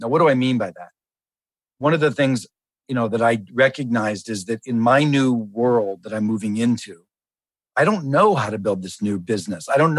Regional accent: Pittsburgh, Pennsylvania, United States; When I was a kid, I grew up in Pittsburgh. My old man was unemployed steel worker

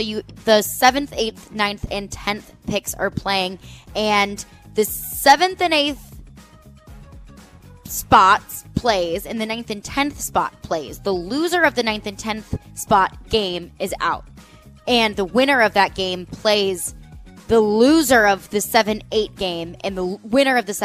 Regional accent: St. Louis, Missouri, United States; I'm from St. Louis, so I'm a Blues fan.

